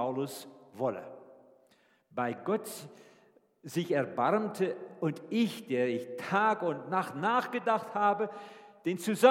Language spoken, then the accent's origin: German; Netherlands; ich bin Holländer, Sohn eines Bauers, also nuschelt, hat nicht viel geredet